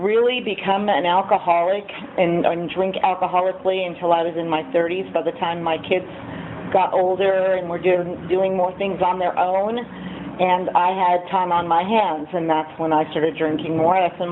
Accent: Grover Beach, California, United States; also born or lived in Bakersfield; I was born in Bakersfield. We can cut out the joke, so that'll save some time, too. Moved over to Grover Beach when I started high school.

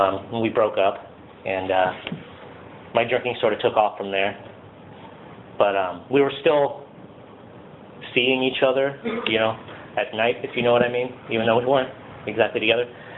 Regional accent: Santa Maria, California, United States; born there; I was born here in Santa Maria to teenage alcoholic drug addicts.

